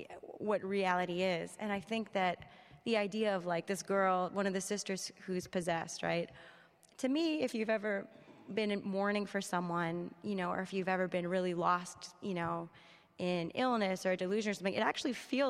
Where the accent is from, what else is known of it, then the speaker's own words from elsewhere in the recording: Florida, United States; when I went to my home state of Florida, I don't know if there are any Floridians here, no one is impressed, right?